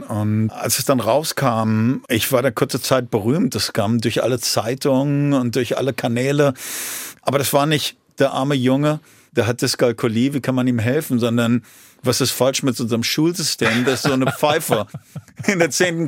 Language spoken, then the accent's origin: German; Frankfurt, Hesse, Germany; Ich sage, ich bin aus Deutschland. Oh, wo in Deutschland? Ich sage, Frankfurt.